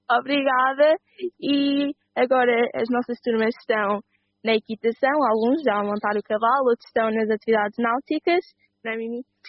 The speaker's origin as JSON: {"language": "Portuguese", "town": "Gafanha do Carmo", "region": "Aveiro", "country": "Portugal", "tie": "born or raised there", "said": "eu nasci em Aveiro, sempre fui da Gafanha do Carmo, e com muito orgulho, sou a Gafanha."}